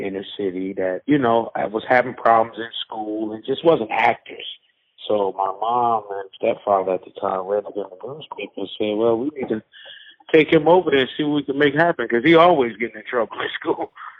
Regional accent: Newark, New Jersey, United States; I'm from Newark, New Jersey.

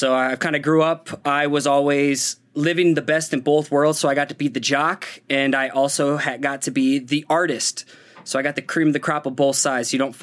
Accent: Cedar Falls, Iowa, United States; I am from Cedar Falls, Iowa.

